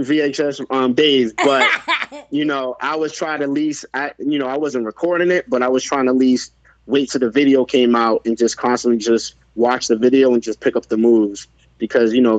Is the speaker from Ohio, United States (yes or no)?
no; Boston, Massachusetts, United States; now in Everett, United States; Dorchester. I'm from Boston. Born and raised in Dorchester. You know, now I live in Everett.